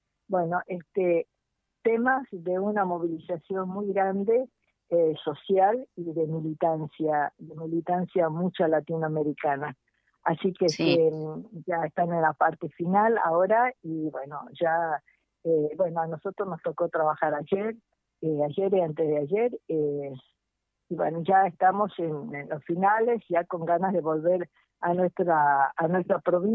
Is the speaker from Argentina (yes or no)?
yes; Tucumán, Argentina; yo vengo desde Tucumán